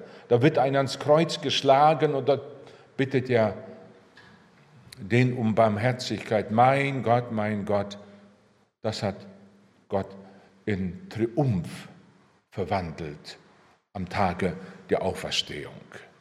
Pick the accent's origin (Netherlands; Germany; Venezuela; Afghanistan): Germany; Miltenberg, Bavaria; ich komme aus Miltenberg am Main, da sind meine Frau und ich zu Hause.